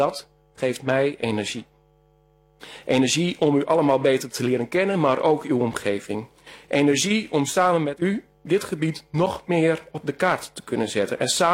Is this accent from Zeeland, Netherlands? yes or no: no; Groningen, Netherlands; ik ben opgegroeid op het Groninger platteland. Op de grens van klei, veen en zand.